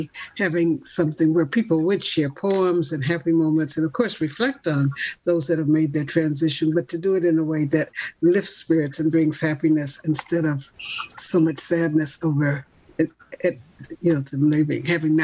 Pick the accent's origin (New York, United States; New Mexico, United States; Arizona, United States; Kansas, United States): Kansas, United States; when I was growing up in Kansas, you know, my predominant culture is African-American culture